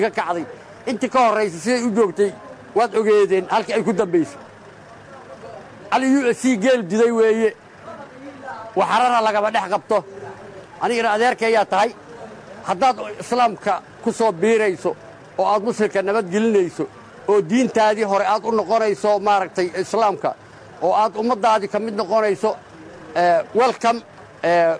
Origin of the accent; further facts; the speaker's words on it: Eelbuur, Galguduud, Somalia; born there; uu degmada Eelbuur la yiraahdo anigu aan ku dhashay